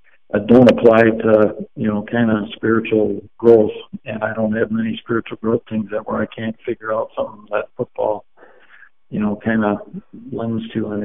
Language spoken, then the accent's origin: English; Chicago, Illinois, United States; Hockey, when growing up in Chicago, we didn't have any ice or anything like that, so we played in the street.